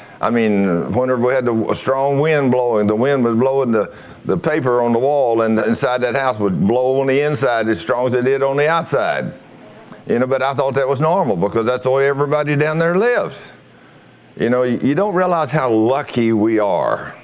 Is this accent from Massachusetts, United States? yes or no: no; Texas, United States; born there; I was born out here in West Texas and in a little town.